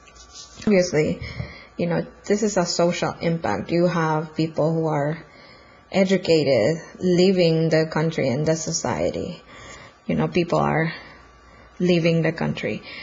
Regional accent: Tegucigalpa, Francisco Morazán, Honduras; now in Mobile, United States; I am 33 years old. I am from Tegucigalpa, Honduras. My mother, brother, and nephew are all in Honduras, and I am in the United States, currently in Mobile, Alabama.

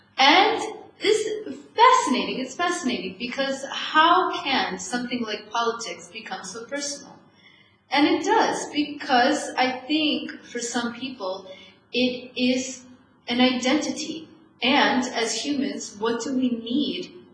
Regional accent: United States; you're Maltese, I'm American.

